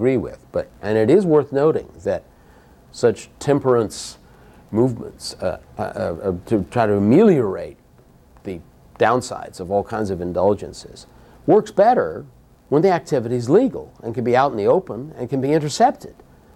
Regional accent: United States; but it bothers me as an American, of course you're a Canadian

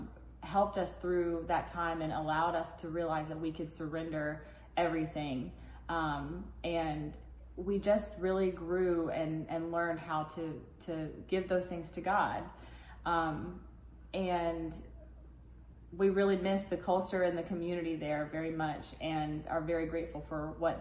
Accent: Myrtle Beach, South Carolina, United States; we attended Christ the King from January 2017 until we moved to my hometown of Myrtle Beach in March of 2020.

